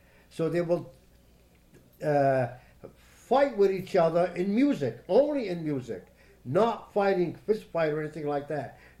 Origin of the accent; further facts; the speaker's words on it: United States; born there; Although I wasn't born in Lebanon, I'm an American, I was born here, but I learned it.